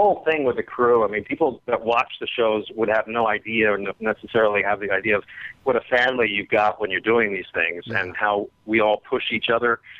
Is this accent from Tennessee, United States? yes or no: no; Philadelphia, Pennsylvania, United States; I'm from Philly.